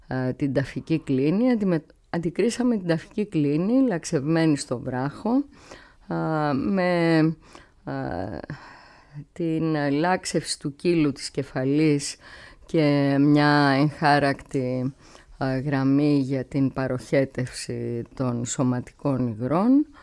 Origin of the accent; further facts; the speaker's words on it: Rhodes, South Aegean, Greece; Είναι η πατρίδα μου και τη λατρεύω.